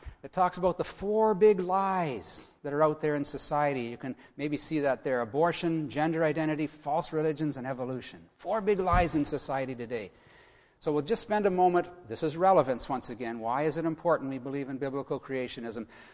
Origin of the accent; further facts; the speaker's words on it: Ontario, Canada; that's down where I grew up in Ontario, the Peace Bridge. It joins Fort Erie and Buffalo.